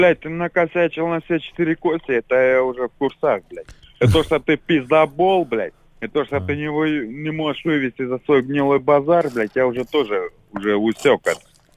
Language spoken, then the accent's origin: Russian; Moscow, Russia; Я с Москвы, я тебе сказал, я с ВДНХ